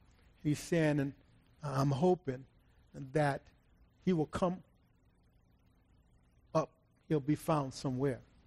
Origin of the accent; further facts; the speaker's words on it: Los Angeles, California, United States; but I'm a crackhead from South Central.